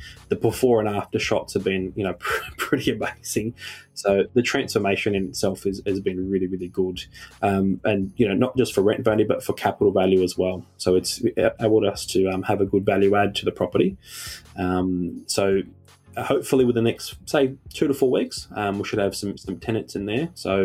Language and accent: English; Sydney, New South Wales, Australia; for us, we've got no clue. We're from Sydney.